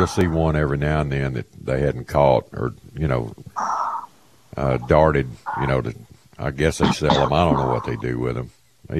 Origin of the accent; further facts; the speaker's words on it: Louisiana, United States; Hey, man, I'm from Louisiana. Anything goes.